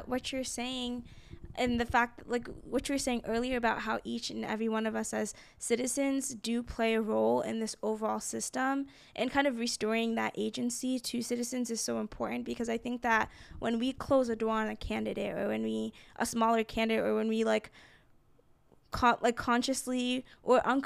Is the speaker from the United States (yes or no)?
no; Nigeria; part of that is also because I'm from Nigeria and there's like a lot of corruption there